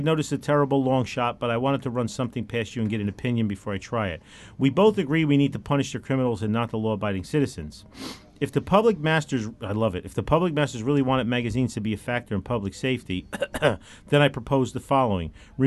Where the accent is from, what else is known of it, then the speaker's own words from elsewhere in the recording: Oklahoma, United States; I am from Oklahoma, and it's hard to believe how restrictive gun laws are here